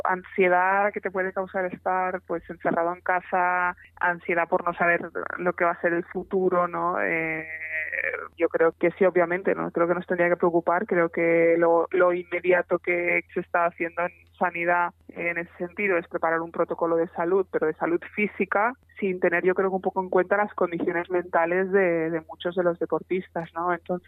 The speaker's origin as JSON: {"language": "Spanish", "town": "Barcelona", "region": "Catalonia", "country": "Spain", "said": "yo por ejemplo soy de Barcelona y estoy en otra provincia"}